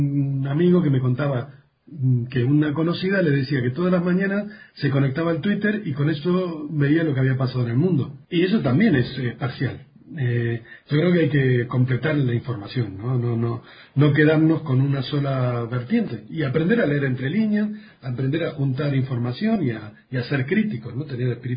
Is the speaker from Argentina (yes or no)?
yes; Argentina; yo soy argentino, he vivido las dictaduras militares en Argentina. Lo he sufrido, he vivido bajo regímenes militares durante muchos años de mi vida